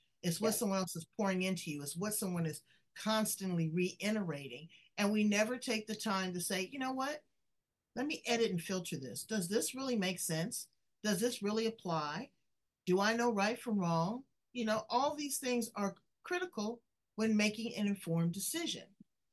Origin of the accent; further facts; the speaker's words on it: Los Angeles, California, United States; I'm from Los Angeles, so, and not too far. My parents live not too far from Beverly Hills.